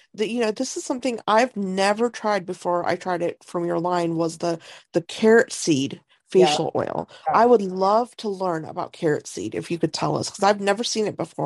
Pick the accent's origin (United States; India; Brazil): India; born there; also born or lived in Europe; And I was born in India. I was born there, but I grew up in an Indian culture. I also lived in Europe for a long time